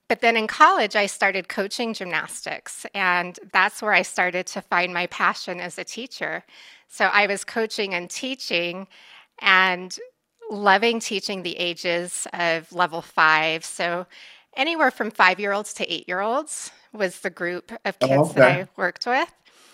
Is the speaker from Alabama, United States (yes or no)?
no; Sierra Vista, Arizona, United States; I grew up in Sierra Vista, Arizona, which is about an hour southeast of Tucson. And I grew up from the age of 5 all the way through high school and then attended college at Arizona State.